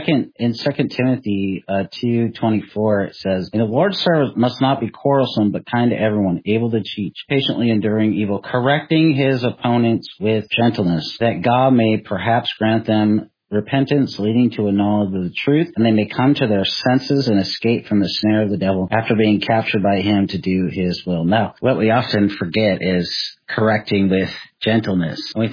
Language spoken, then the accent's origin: English; Seattle, Washington, United States; Even when I grew up in Seattle, it was interesting.